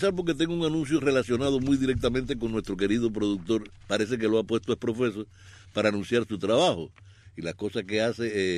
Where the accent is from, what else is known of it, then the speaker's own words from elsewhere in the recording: Cuba; nosotros los cubanos